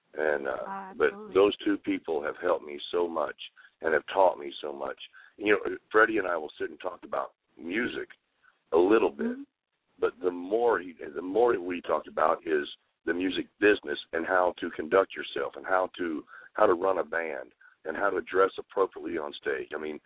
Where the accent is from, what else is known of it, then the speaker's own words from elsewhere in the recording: Austin, Texas, United States; now in Nashville, United States; But you come in and say, well, I'm from Austin, Texas, or whatever. Oh, Texas. And they take a special interest in us.